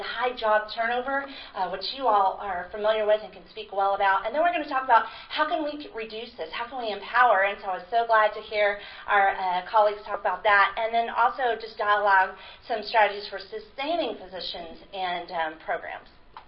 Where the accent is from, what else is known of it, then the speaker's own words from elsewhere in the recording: Texas, United States; Hi, howdy, because we're from Texas.